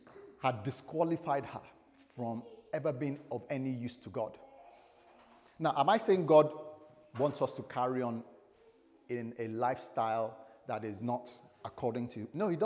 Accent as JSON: {"language": "English", "country": "United Kingdom", "said": "It doesn't matter where you're coming from. No, I'm proper Brit."}